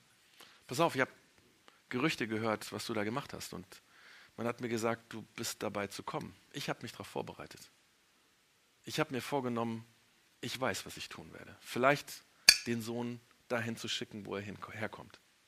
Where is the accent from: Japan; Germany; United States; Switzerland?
Japan; Ich bin, für die, die es nicht wissen, in Japan aufgewachsen und wir sind nach Japan geflogen